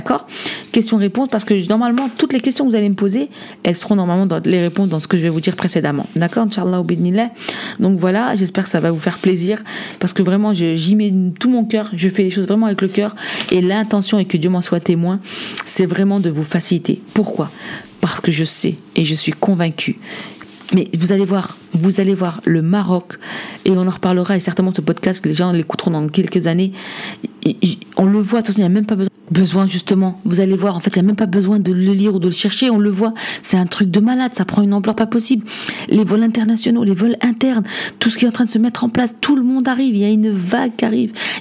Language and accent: French; France; nous, si on vient tous de France